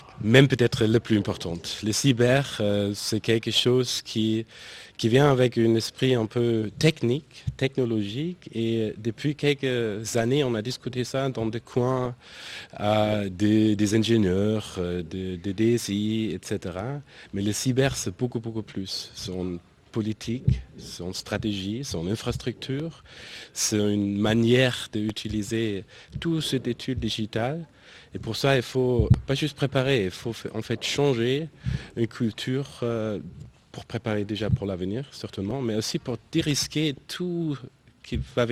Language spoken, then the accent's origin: French; Germany; Donc moi je viens d'Allemagne, mais aussi j'étais il y a 2 semaines en Rwanda, en Afrique de l'Est